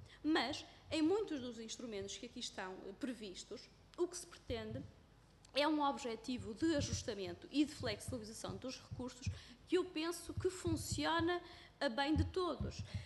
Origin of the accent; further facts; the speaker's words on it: Norte, Portugal; Sou do distrito de Bragança, conheço bem a realidade